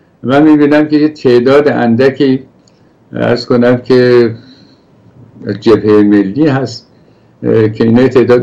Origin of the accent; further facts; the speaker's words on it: Iran; رسید بود کجایی هستی، گفتم ایرانی